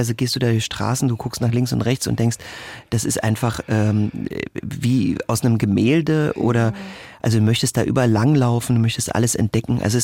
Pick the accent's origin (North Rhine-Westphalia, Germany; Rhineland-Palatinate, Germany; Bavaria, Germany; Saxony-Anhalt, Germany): Saxony-Anhalt, Germany; Magdeburg; now in Dresden, Germany; Ich bin ja in Magdeburg groß geworden, aber ich würde jetzt nicht zurückziehen nach Magdeburg und habe mich seit Jahren für Dresden entschieden.